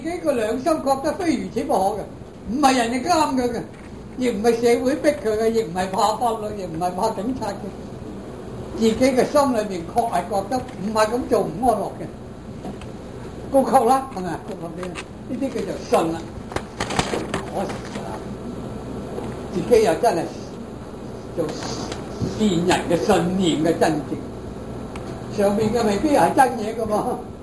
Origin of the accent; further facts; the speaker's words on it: China; 我哋中國人係點啊？啊，中國人咧都有啲分嘅噃。